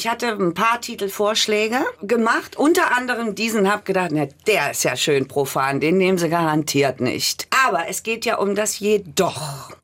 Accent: Germany; ich komme aus der DDR, damals war ja noch die DDR, komme aus der DDR

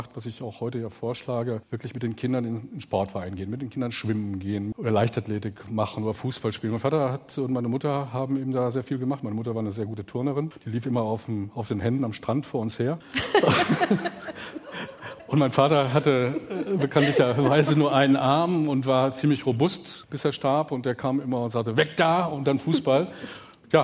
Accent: North Rhine-Westphalia, Germany; weil ich bin im Pott groß geworden, im Ruhrgebiet groß geworden

